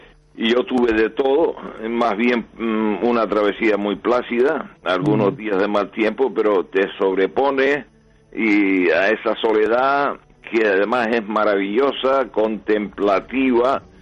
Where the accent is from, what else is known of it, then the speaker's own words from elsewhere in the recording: Canary Islands, Spain; soy el primer canario que cruza el Atlántico a vela en solitario